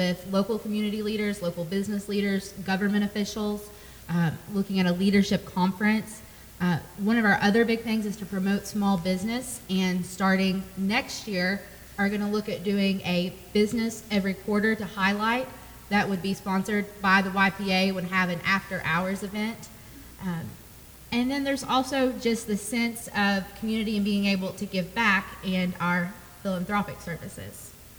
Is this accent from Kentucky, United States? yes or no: yes; Morehead, Kentucky, United States; I'm from Morehead, but being in Young Professionals, I've met a lot of people that I wouldn't have otherwise met.